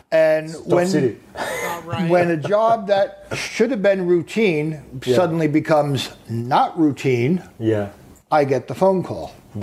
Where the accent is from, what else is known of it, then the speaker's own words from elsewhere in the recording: New York, United States; Born and raised on Long Island.